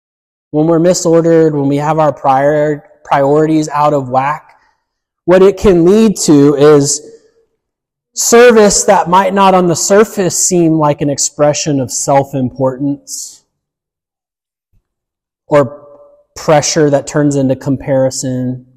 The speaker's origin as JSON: {"language": "English", "region": "the South", "country": "United States", "tie": "born or raised there", "said": "You know, I grew up in the South, and I know a lot of people that look like a Martha."}